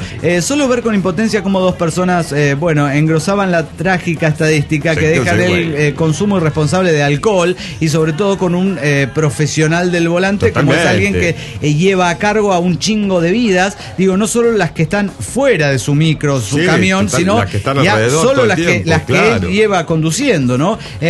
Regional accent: Cochabamba, Bolivia; de Cochabamba, Bolivia.

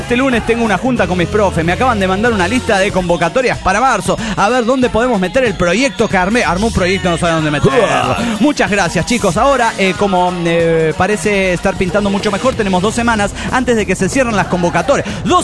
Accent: Bolivia; estoy haciendo turismo por mi tierra boliviana. Fui para Oruro, para Potosí, fui para Beni y ahora estoy en Cochabamba.

